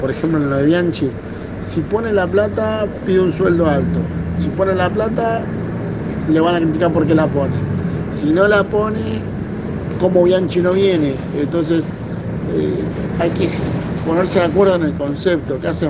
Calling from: Mármol, Buenos Aires, Argentina; de Mármol, los escucho todos los días acá laburando.

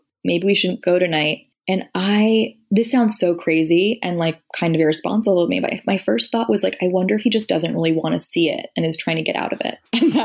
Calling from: New York City, New York, United States; I am calling in from New York City.

